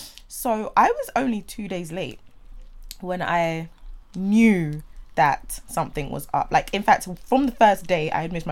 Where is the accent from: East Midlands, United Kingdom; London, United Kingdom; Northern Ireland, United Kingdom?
London, United Kingdom; I'm a West Londoner at heart, but I've lived in South for